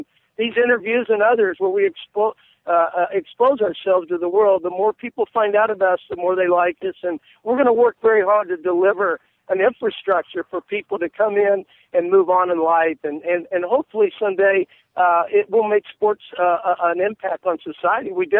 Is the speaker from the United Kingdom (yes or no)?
no; Kansas City, Missouri, United States; I grew up in Kansas City.